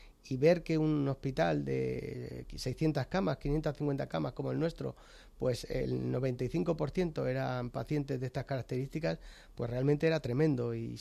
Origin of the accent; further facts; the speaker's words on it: Yecla, Region of Murcia, Spain; now in Madrid, Spain; cuando vine desde Murcia, desde mi pueblo, desde Yecla a Madrid, y ya me quedé.